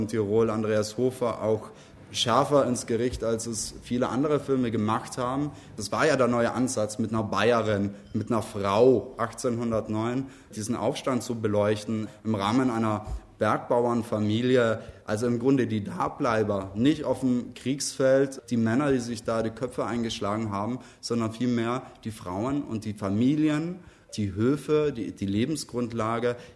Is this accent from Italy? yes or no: yes; South Tyrol, Italy; weil wir uns auch ganz stark über unseren Dialekt identifizieren